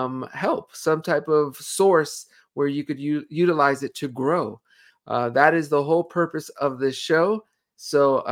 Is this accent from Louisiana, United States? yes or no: no; California, United States; Reminded me of our youth growing up in the San Fernando Valley.